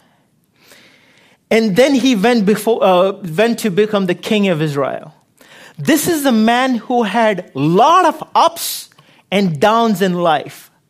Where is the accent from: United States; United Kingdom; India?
India; growing up in India, the church we grew up in, like the denomination, we gave a little bit of, little too much importance to the book of Psalms.